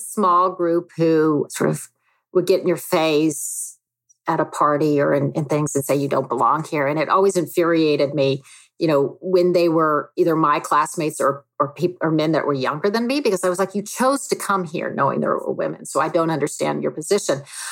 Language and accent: English; the South, United States; because I came from the South, and probably dressed conservatively, I was immediately labeled, you know, as a conservative.